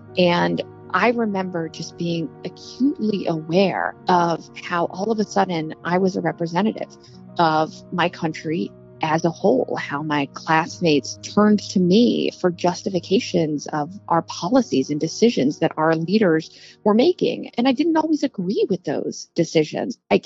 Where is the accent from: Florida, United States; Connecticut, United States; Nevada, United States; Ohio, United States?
Florida, United States; I grew up right here in Florida's 18th district. In fact, I live right now just about 5 minutes down the road from my middle school.